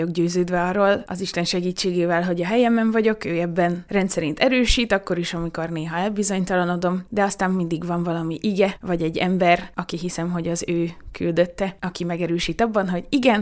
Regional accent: Kisújszállás, Jász-Nagykun-Szolnok, Hungary; Kisújszálláson, az én szülővárosomban, otthonomban

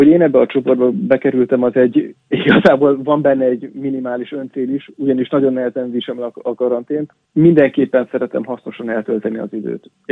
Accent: Nyíregyháza, Szabolcs-Szatmár-Bereg, Hungary; Nyíregyháza, a szülővárosom

